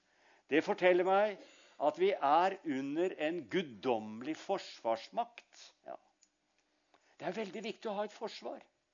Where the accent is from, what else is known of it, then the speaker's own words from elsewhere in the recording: Sarpsborg, Østfold, Norway; Jeg er sarping, vet